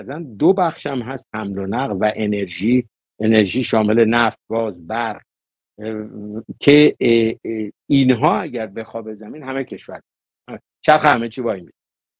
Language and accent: Persian; Iran; من خدا شاهده نه به عنوان یه ایرانی